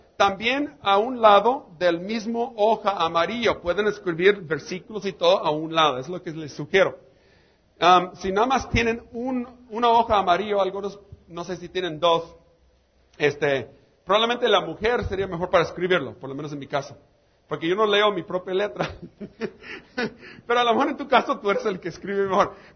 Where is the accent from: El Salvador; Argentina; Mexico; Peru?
Mexico; Maneadero, Baja California; No sé cómo está en Tijuana, pero en mi pueblo, en Mañadero, Baja California, está de barro.